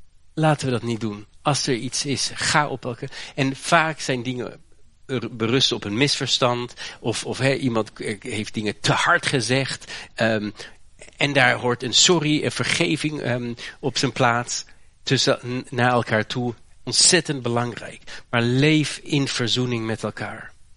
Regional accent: Haarlem, North Holland, Netherlands; born there; Corrie ten Boom is een van de Nederlandse helden, geboren en getogen in Haarlem. Mijn geboortestad ook.

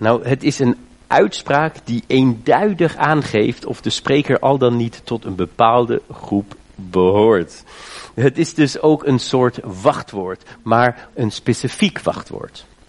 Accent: Germany; Dutch is a second language; now in Netherlands; ik ben in Duitsland opgegroeid. 20 jaar geleden zou ik die shibboleth-test niet overleefd hebben.

